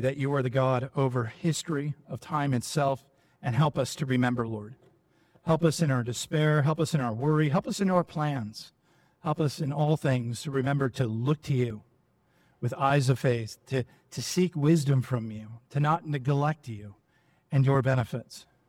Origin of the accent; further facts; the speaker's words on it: San Diego, California, United States; I grew up in San Diego, and I grew up during the era of Jaws.